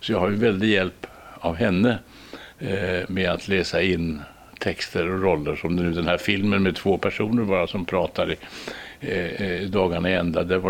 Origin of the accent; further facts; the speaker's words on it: Stockholm, Stockholm County, Sweden; now in London, United Kingdom; Jag är ju stockholmare och svensk på det sättet. Men det är klart att jag har ju bott in mig här, så jag känner mig ganska hemma här. Det gör jag ju. Men jag känner mig inte som någon londoner eller någon engelsman.